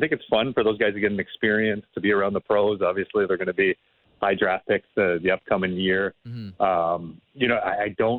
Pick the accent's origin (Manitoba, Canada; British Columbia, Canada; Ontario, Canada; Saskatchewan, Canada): Ontario, Canada; Brampton; I remember growing up in Brampton and playing on road hockey by myself